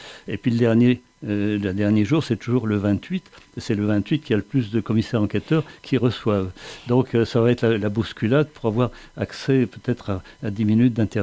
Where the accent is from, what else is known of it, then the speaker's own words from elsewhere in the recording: Saint-Jean-de-Védas, Occitanie, France; Moi, je suis de Saint-Jean-des-Védas, et pratiquement, on garde la politique actuelle.